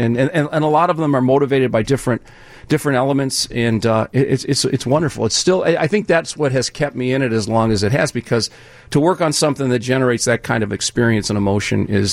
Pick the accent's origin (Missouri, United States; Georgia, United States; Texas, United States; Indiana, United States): Indiana, United States; Hammond; I grew up in Northwest Indiana, and I ran cross country and track, and I ran in college.